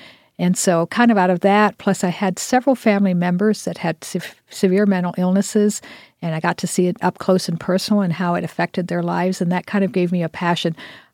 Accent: Thailand; moved away as an adult; now in United States; when I grew up in Thailand as a missionary kid and lived there for my first 18 years

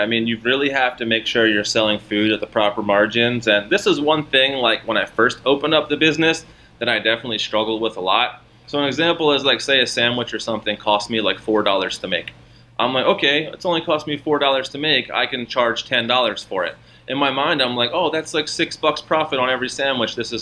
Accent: Maryland, United States; Like where I'm from the East Coast. I'm from like a small town right outside of Baltimore City.

